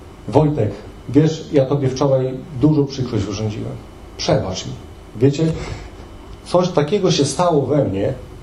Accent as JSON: {"language": "Polish", "town": "Białystok", "region": "Podlaskie Voivodeship", "country": "Poland", "tie": "born or raised there", "said": "wychowywani byliśmy, wychowywaliśmy się z bratem na takiej dzielnicy w Białymstoku, takiej, można powiedzieć, patologicznej."}